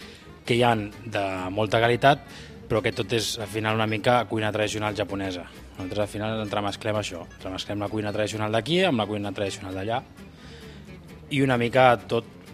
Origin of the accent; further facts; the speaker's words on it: Canet de Mar, Catalonia, Spain; jo sóc de Canet de Mar, d'un poble d'aquí del Maresme, 40 quilòmetres aquí al costat. I, bueno, sóc d'origen... Bueno, els meus pares són de Xile, però van arribar fa l'any 78 o així.